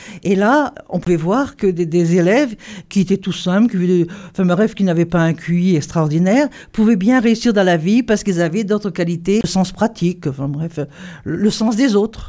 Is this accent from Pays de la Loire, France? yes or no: no; Locmaria-Plouzané, Brittany, France; born there; Alors, je suis d'un milieu rural, donc je suis née à Locmaria-Plouzané, dans le Nord Finistère, dans une ferme.